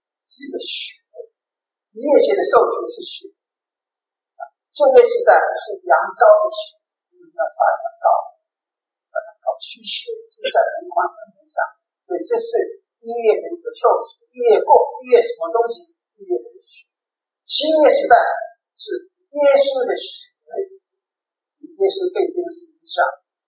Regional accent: China; 那其实我们中国人也有类似的这个，像老一辈的人知道，我知道我们中国有皇帝纪元历或者轩辕历啊。

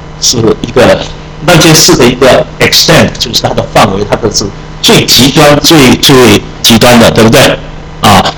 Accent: China; 我们中国人常常讲到说，一个人的成功靠什么？

